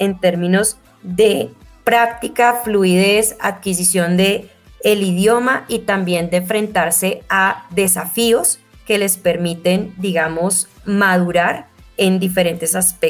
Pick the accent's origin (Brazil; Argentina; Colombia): Colombia; lo valioso que tenemos nosotros como colombianos en esos lugares